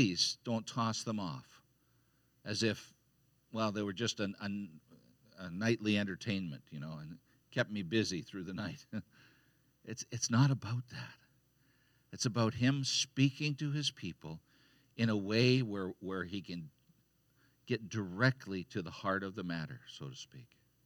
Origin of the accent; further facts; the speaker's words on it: Canada; We grew up in Canada